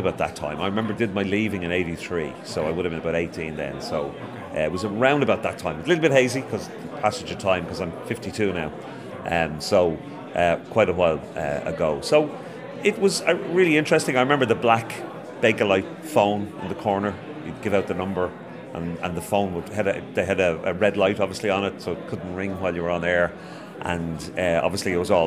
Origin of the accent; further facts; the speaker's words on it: Artane, Leinster, Ireland; I'm from Artane originally, and that's where I grew up.